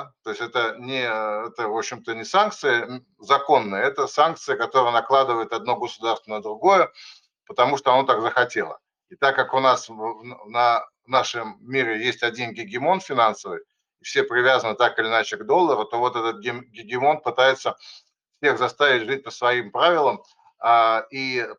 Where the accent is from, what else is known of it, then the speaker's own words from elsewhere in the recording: Saint Petersburg, Russia; я из Санкт-Петербурга.